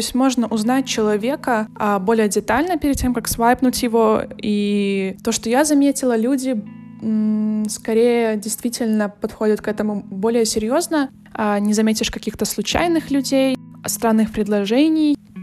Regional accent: Belarus; now in Warsaw, Poland; Поскольку я живу в Варшаве, и я сама из Беларуси

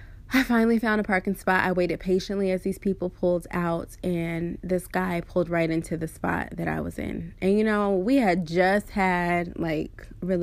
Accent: Waynesville, Missouri, United States; Branson is about 2 hours from Waynesville, where I currently live, my hometown.

